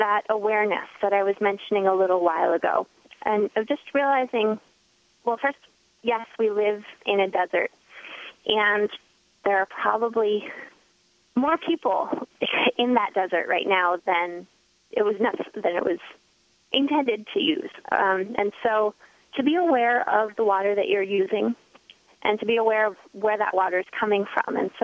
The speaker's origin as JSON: {"language": "English", "town": "Taos", "region": "New Mexico", "country": "United States", "tie": "born or raised there", "said": "I know growing up in Taos, if there was a low snow year, we had a lot less people show up."}